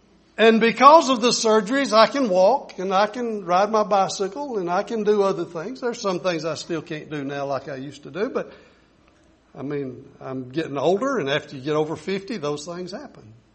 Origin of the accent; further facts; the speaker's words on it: Alabama, United States; born there; I'm thankful that I was born in Limestone County in Alabama.